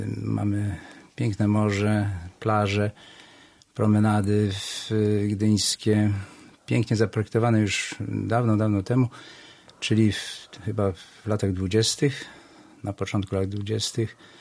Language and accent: Polish; Gdynia, Pomeranian Voivodeship, Poland; ja mieszkałem w różnych miejscach. Często się przeprowadzaliśmy w samym centrum Gdyni, przy skwerze Kościuszki.